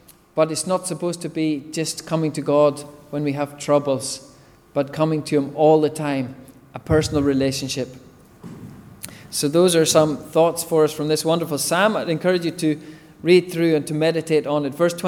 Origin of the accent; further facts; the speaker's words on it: Ireland; I'm an Irish man with a Korean wife.